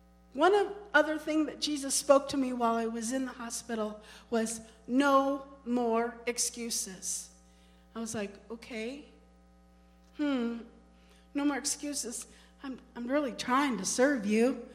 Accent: Thawville, Illinois, United States; I grew up in Thawville, town of 200, 250, I think, at the most. Some out in the boonies.

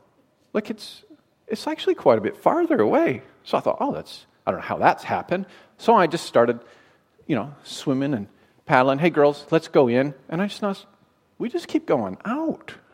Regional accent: Canada; I'm Canadian, right?

